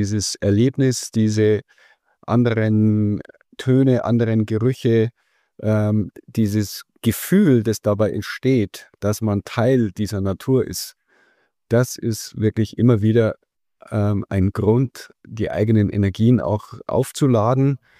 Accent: Kolbermoor, Bavaria, Germany; Ich bin wieder zurückgekehrt in meine Heimat, nach Kolbermoor in diesem Fall. Wohne hier seit 25 Jahren

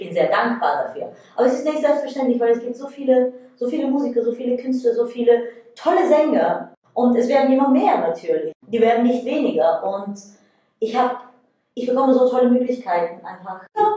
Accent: Bulgaria; Ich persönlich für mich selber als Bulgarin und mega wildes Kind und Teenager finde es toll, dann auch mal ein Deutscher geworden zu sein.

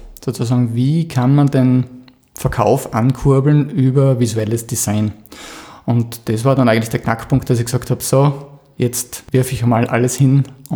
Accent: Krieglach, Styria, Austria; ich komme aus Krieglach im Mürztal.

